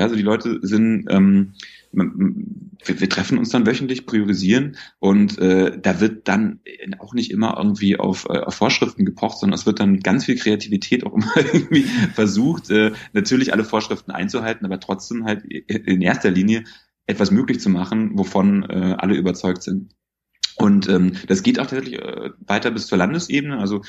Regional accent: Bavaria, Germany; in Bayern, wo ich herkomme

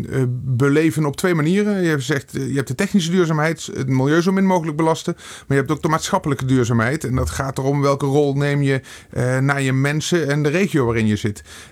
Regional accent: Gulpen, Limburg, Netherlands; now in Meer, Netherlands; ik woon niet in Gulpen. Ik ben opgevoed in Gulpen. Ik woon op dit moment in Meer. Dat is ook een klein dorp. Ongeveer 1000 inwoners tussen de heuvels. In de heuvels.

